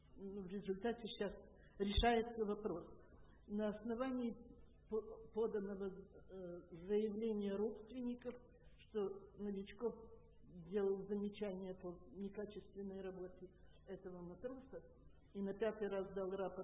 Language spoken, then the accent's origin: Russian; Odesa, Odesa Oblast, Ukraine; Мне 81 год. Я одесситка уже в пятом поколении.